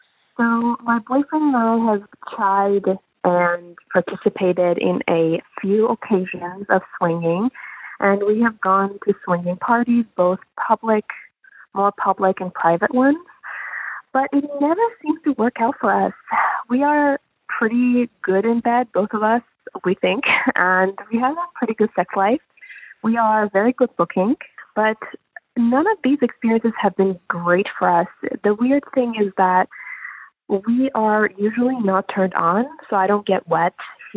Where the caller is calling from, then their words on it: Toronto, Ontario, Canada; I'm calling from Toronto